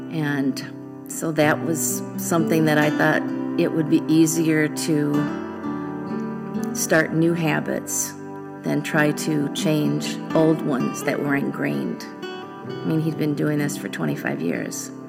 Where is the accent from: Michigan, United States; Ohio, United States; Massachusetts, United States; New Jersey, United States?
Michigan, United States; Battle Creek; After I adopted Bobby, we moved back here. I'm from Battle Creek, and my home church became his home church.